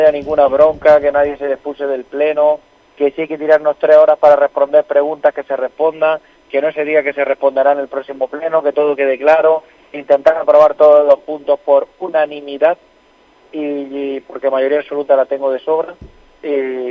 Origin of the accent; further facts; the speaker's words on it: Turgena, Spain; al final todos somos hijos de Turgena, somos del mismo pueblo y pues bueno, pues hay buena relación